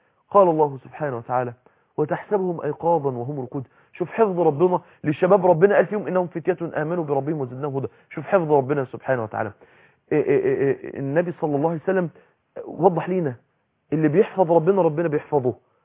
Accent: Egypt; انت عارفين عندنا في مصر بيقولك ايه لعنة الفراعنة

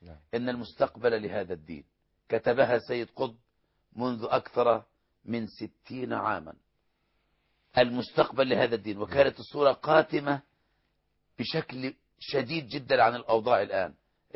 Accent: Egypt; بلدنا مصر

